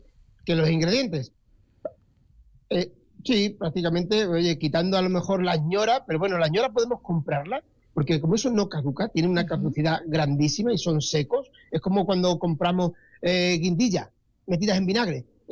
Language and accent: Spanish; Tarragona, Catalonia, Spain; born there; Además es de Tarragona, precisamente, de donde yo nací hace ya algunos años